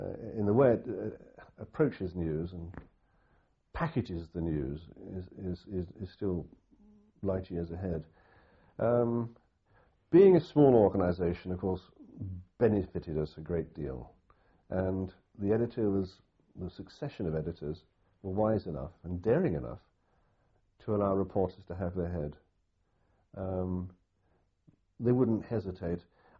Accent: Southampton, South East England, United Kingdom; I'm married to an English girl, I come from Southampton

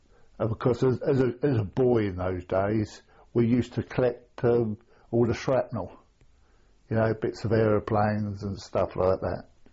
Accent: Teddington, London, United Kingdom; also born or lived in Walton-on-Thames; We used to live in York Road, Teddington, as a boy.

